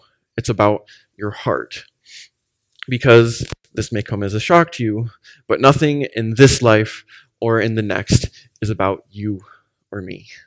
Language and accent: English; United States; We grew up in America. It's a Christianized nation, kind of for the most part.